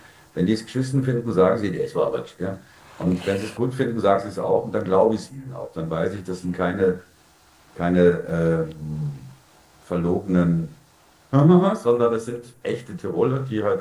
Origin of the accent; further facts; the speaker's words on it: Germany; accent: German; now in Vienna, Austria; ich bin derartig assimiliert, dass es langsam nur noch wirklich mein Akzent ist, der mich zum Deutschen werden lässt. Aber ich bin in allem inzwischen so Wiener und so Österreicher